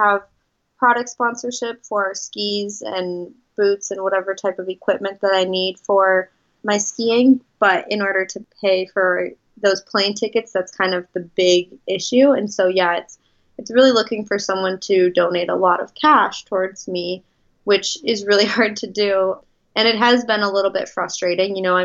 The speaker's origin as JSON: {"language": "English", "region": "Midwest", "country": "United States", "tie": "born or raised there", "said": "Growing up in the Midwest, I was very much of a homebody"}